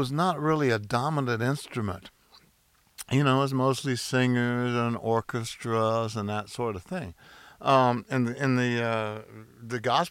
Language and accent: English; Fort Worth, Texas, United States; I grew up in Fort Worth, Texas, near Dallas.